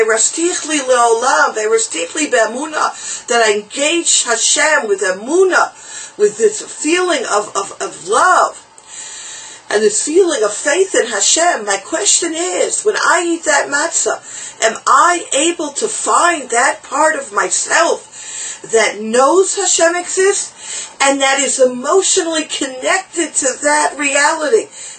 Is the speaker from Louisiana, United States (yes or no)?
no; New York, United States; So being a sheltered Ramat Beit Shemesh girl, and I growing up as a New Yorker, and being a helicopter parent